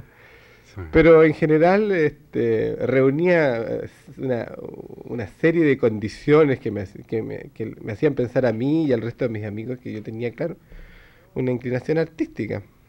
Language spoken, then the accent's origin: Spanish; Machalí, O'Higgins, Chile; Mi familia es una familia de pueblo. Yo pasé la mayor parte de mi infancia en Machalí.